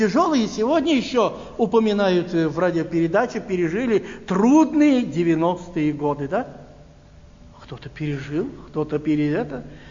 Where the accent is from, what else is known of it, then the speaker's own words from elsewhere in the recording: Moscow, Russia; мы, москвичи, испытали это